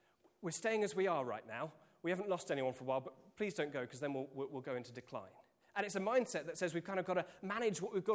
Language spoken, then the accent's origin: English; Reading, South East England, United Kingdom; Now, I mean, when I grew up in Reading, the Wilderness Road was, I mean, it's right in the middle of stuff.